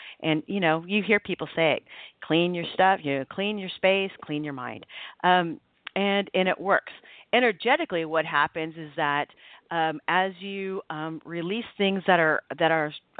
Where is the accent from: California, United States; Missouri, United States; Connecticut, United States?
California, United States; Oakland; I come from Oakland, but my family comes from the island of Java in Indonesia.